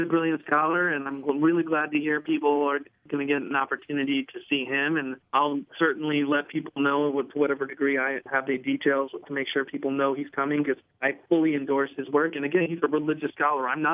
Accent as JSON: {"language": "English", "country": "United States", "said": "But again, to what degree do I, as an American Muslim, have any responsibility other than the fact that I'm part of a country that invaded Iraq that ended up leading to the creation of ISIS? ISIS exists more because I'm an American than it is because of the fact that I'm Muslim."}